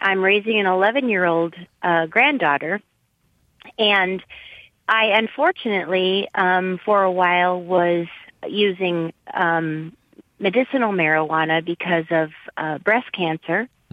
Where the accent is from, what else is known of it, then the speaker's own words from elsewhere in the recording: Netherlands; English is a second language; now in United States; I was raised in Europe, in the Netherlands